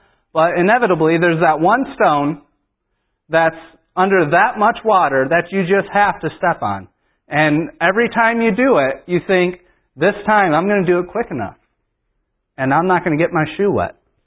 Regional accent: New York, United States; moved away; Well, when I grew up in New York, there was this park, and it was called Allen Park.

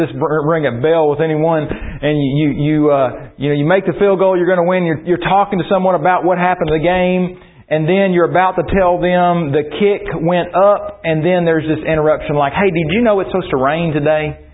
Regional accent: Oklahoma, United States; You know, I'm from Oklahoma. That ought to tell you a little something about how I was raised, probably.

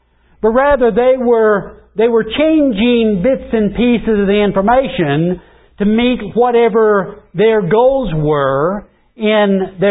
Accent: Indiana, United States; And then during the winter time, growing up in Indiana and going out to school, I couldn't wait for those snows to start falling

